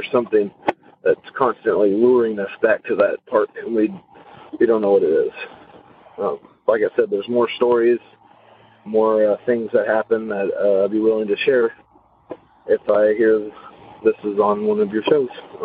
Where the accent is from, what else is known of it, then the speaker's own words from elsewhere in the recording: Louisville, Kentucky, United States; Hey, this is … I'm from Louisville, Kentucky.